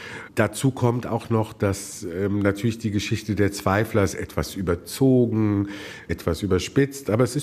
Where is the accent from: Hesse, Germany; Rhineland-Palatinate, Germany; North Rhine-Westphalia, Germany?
Hesse, Germany; Frankfurt; Frankfurt ist meine Heimat.